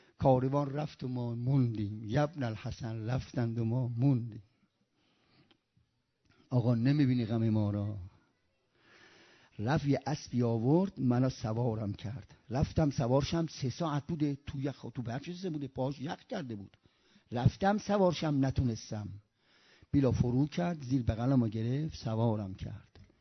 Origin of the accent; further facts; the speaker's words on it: Rasht, Gilan, Iran; من بچه رشتم